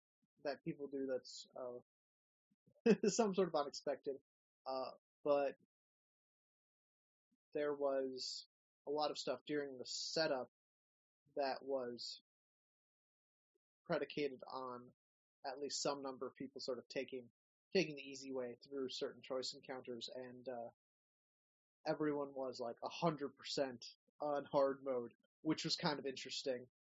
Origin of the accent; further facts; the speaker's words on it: Wisconsin, United States; now in Ohio, United States; I grew up in Wisconsin, and I have my mom's down in Florida, one sister is out in North Carolina, the other sister's back in Wisconsin, and I'm in Ohio now